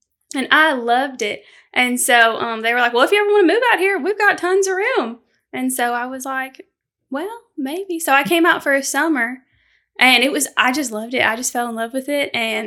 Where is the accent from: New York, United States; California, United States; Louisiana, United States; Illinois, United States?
California, United States; I was raised in California. We had fancy pants.